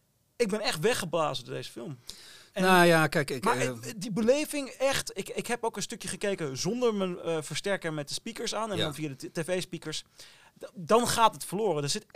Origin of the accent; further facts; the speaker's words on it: Overijssel, Netherlands; vroeger bij mij op school en in Twente, waar ik vandaan kwam